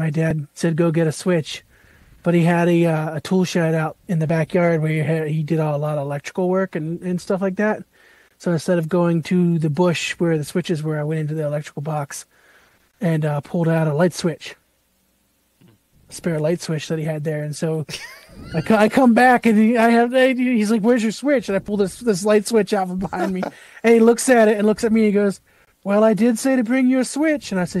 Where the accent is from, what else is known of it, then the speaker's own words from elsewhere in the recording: Virginia, United States; So growing up in Virginia, you know, the South, the old saying, if you get in trouble, you have to go get your own switch.